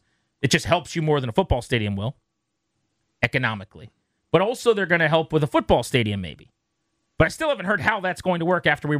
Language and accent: English; King George, Virginia, United States; Danny, King George County, the greatest county in all the land. My hometown, little King George, one high school town, about 25,000 people on a good day.